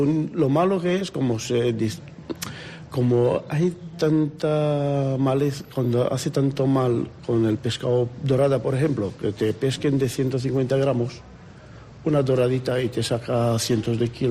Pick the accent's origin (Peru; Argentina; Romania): Romania; Spanish is a second language; Yo romano.